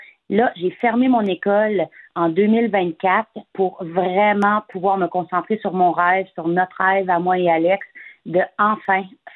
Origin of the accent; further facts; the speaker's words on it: Hammond, Ontario, Canada; je suis native. Je suis native de la région Est-Ontario. Je suis native de Hammond.